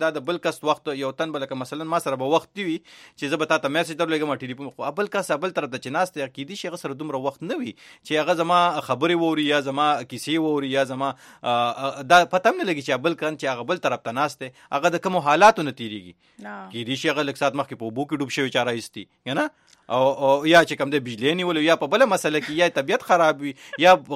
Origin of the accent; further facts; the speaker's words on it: Peshawar, Khyber Pakhtunkhwa, Pakistan; also born or lived in Mardan; موږ هم د پیښور یو د مردان یو